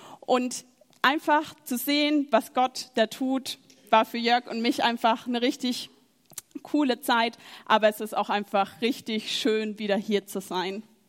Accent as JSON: {"language": "German", "town": "Landau", "region": "Rhineland-Palatinate", "country": "Germany", "tie": "born or raised there", "said": "dass ich Landau, dieses schöne Fleckchen Erde, als meine Heimat nennen darf."}